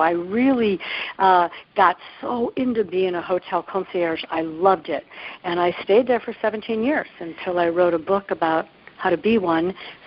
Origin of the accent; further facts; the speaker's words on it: Cleveland, Ohio, United States; accent: Midwest; I'm from Cleveland, Ohio, and if I don't know, we'll see if my Midwest accent comes out in this.